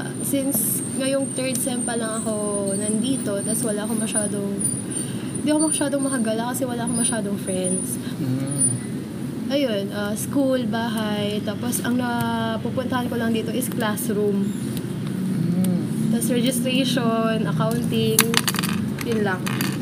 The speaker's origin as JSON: {"language": "Tagalog", "region": "Cavite", "country": "Philippines", "also_born_or_lived": "La Union", "said": "Hindi, taga dito talaga ako sa Cavite."}